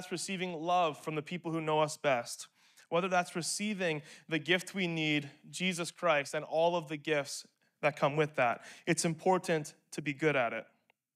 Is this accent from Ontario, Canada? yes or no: no; Manitoba, Canada; growing up in Manitoba